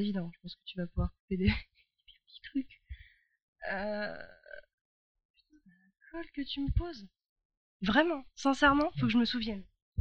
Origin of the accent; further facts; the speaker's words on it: Normandy, France; De Normandie.